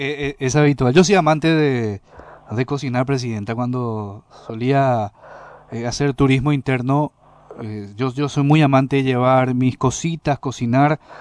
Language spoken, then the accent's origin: Spanish; Itá, Central, Paraguay; Yo soy de Itá, presidenta.